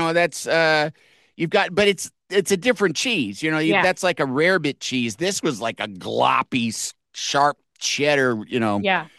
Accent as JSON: {"language": "English", "town": "Yorkville", "region": "Illinois", "country": "United States", "tie": "born or raised there", "also_born_or_lived": "Michigan", "said": "I grew up there. I grew up in Yorkville. And I had my dad's family was in Springfield."}